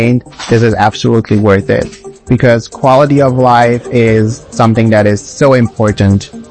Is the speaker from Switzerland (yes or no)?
yes; Switzerland; English is a second language; I'm 29 years old. I am from Switzerland